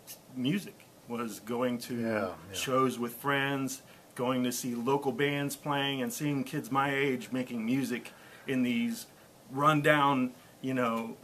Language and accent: English; Dayton, Ohio, United States; Yeah, I grew up in East Dayton. I experienced the really hard times living in Dayton, going to Dayton Public Schools.